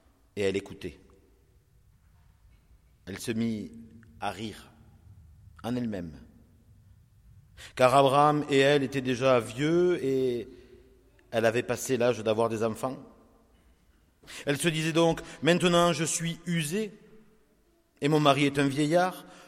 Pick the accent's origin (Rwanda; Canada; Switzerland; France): France; south of France; accent: southern French; Mon accent du sud peut vous faire sourire, vous avez le droit. J'amènerai un peu de soleil avec moi.